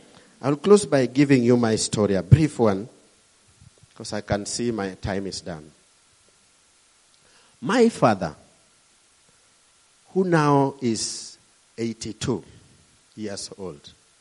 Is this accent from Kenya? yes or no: yes; Kenya; One day perhaps you'll see this picture of this fellow from Kenya. Maybe my accent might not even be the best.